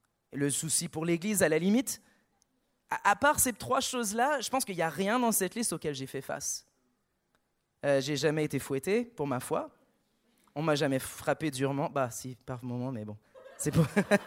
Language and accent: French; Canada; now in Australia; je viens du Canada et je suis en Australie.